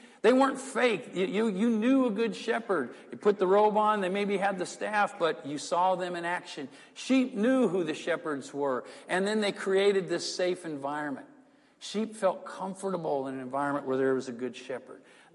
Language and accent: English; Midwest, United States; Growing up in the Midwest, when we would talk with leaders and I would talk with elders and other ministers, we talk about shepherding.